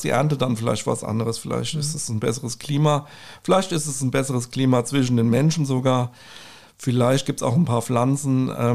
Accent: Rüsselsheim, Hesse, Germany; ich bin in Rüsselsheimer Rübe, also zumindest mit einem Bein steckte ich immer irgendwie im Rüsselsheimer Boden. Und ich stamme eigentlich aus dem Westend, hinterm Rathaus, Vollbruchstraße

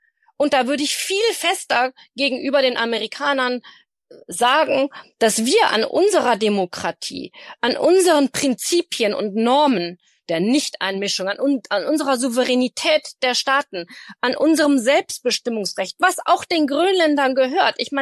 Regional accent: Germany

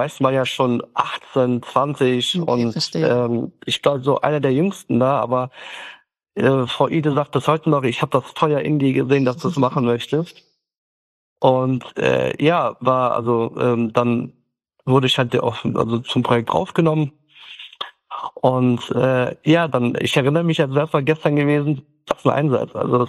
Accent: Kars Province, Turkey; Also wir sind ja Kurden aus der Türkei. Wir kommen ja aus der Grenze Armenien, aus Kars 36.

